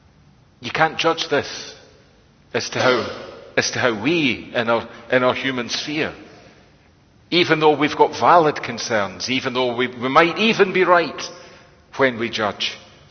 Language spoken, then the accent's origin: English; Scotland, United Kingdom; I'm a Scottish Presbyterian